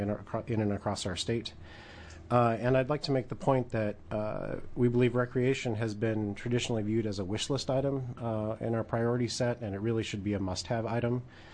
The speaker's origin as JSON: {"language": "English", "town": "Portland", "region": "Oregon", "country": "United States", "said": "I'm from Portland."}